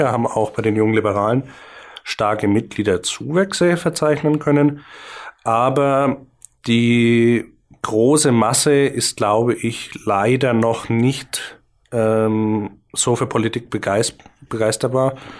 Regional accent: Bavaria, Germany; wir Franken sind es auch. Also wir haben unsere geschichtlichen Wurzeln und sind auch auf unsere fränkische Art, wie wir unser Leben leben, stolz.

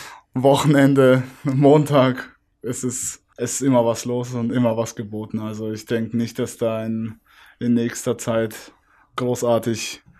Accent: Baden-Württemberg, Germany; now in Bayreuth, Germany; habe ja eigentlich zwei Heimatorte, sage ich jetzt mal. Das ist einmal in Baden-Württemberg, wo ich aufgewachsen bin, wo auch meine Eltern noch sind. Aber absolut meine Wahlheimat ist Bayreuth geworden.

